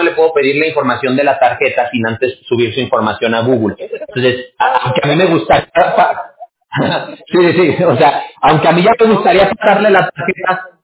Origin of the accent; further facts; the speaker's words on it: Mexico; decimos en México, de donde yo soy